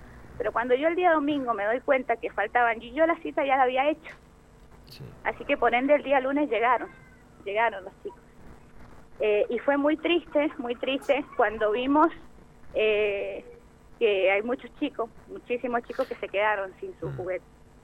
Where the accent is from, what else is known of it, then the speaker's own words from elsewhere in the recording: Argentina; como todo argentino lo tenemos que sufrir para ver el triunfo